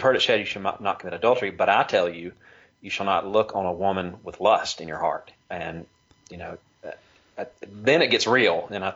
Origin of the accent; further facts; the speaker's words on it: United States; I think as an American, it can be kind of tough to, because we've heard a lot of talk, kind of grew up with this idea of Judeo-Christian values.